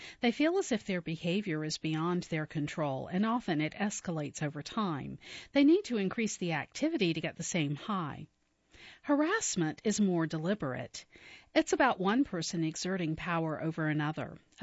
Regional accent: Flint, Michigan, United States; Growing up in Flint, Michigan, I remember asking friends how to talk to a girl I liked.

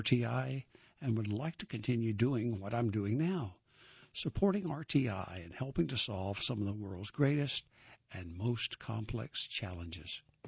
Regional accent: South Carolina, United States; headquartered in my hometown of Sumaneta, South Carolina.

